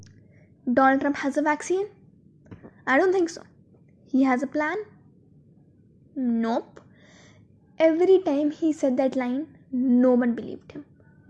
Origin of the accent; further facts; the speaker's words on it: India; I'm an Indian, I live in India, and I'm still a kid.